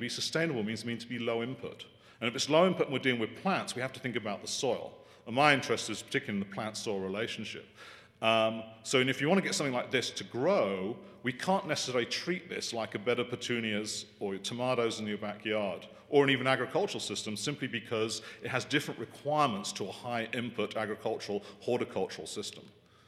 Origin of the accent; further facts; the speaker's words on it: Texas, United States; accent: Texan; being a graduate of Texas A&M, as you can tell by my accent, we're sort of an ag extension, sort of part of UT.